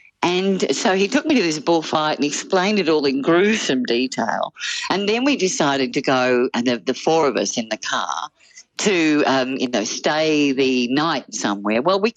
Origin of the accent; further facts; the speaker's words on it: Melbourne, Victoria, Australia; now in Sydney, Australia; I came to Sydney from Melbourne in the 1990s, and I was performing at Kinsella's at the time.